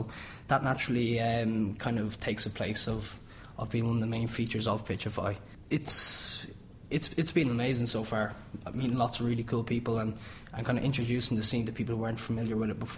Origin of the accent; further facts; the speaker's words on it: Ireland; Being Irish, we have the crack, you know.